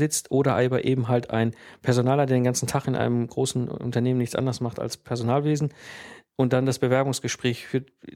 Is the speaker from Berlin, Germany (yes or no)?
no; Herdecke, North Rhine-Westphalia, Germany; ich bin ja ursprünglich aus dem Ruhrgebiet, bin dann von dort gependelt, komme aus Herdecke in der Nähe von Dortmund